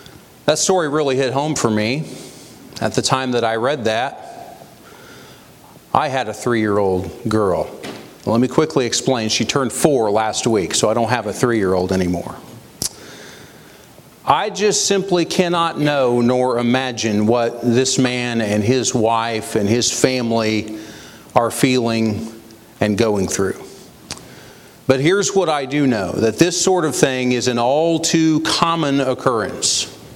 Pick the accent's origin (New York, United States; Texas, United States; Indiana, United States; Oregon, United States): Indiana, United States; Indianapolis; I grew up, some of you may know, I grew up in Indianapolis, and so I spent a lot of my life in the state of Indiana, not terribly far from here